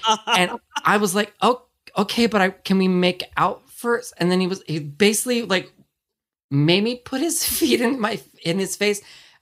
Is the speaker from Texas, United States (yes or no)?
no; California, United States; I grew up here in California, public school.